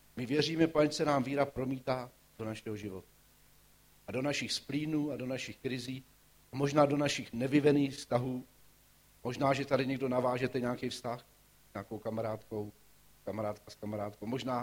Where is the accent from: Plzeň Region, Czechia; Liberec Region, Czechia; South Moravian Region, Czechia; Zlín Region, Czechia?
Zlín Region, Czechia; Zlín; Já jsem ze Zlína, asi jste se už v Čechách trochu odrodilej, ale ve Zlíně jsme měli obvodního lékaře a když jsem ještě já byl malej